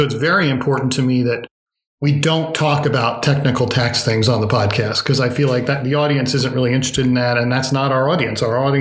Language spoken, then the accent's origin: English; New Jersey, United States; we moved out of the city in 2008. To the town where I grew up in New Jersey near Princeton.